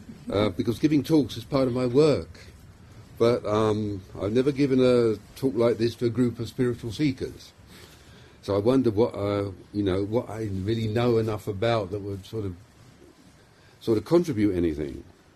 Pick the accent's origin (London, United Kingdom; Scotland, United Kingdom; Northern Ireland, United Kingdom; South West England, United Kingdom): London, United Kingdom; accent: London; because I speak English with a rather London accent.